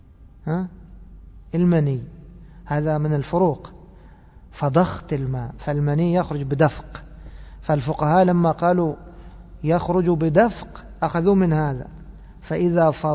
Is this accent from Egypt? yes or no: yes; Egypt; وهذا مشهور عندنا في مصر، يكنون الولد بإيش؟ بأبيه.